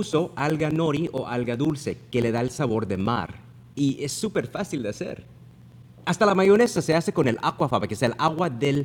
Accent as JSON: {"language": "Spanish", "region": "Texas", "country": "United States", "tie": "born or raised there", "said": "Como muchas personas donde yo nací y crecí, es un problema grandísimo. Ahí en el sur de Texas, ahí en la frontera, es donde tenemos lo máximo de los niños obesos."}